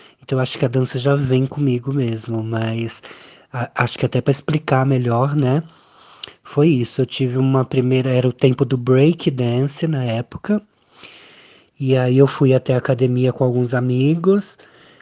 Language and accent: Portuguese; São Caetano do Sul, São Paulo, Brazil; foi aqui em São Caetano, eu sou natural de São Caetano.